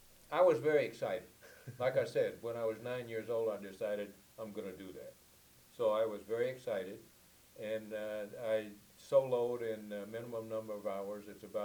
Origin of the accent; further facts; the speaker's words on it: Mobile, Alabama, United States; Okay, again, I was born in 1934. We lived just north of the Air Force Base in Mobile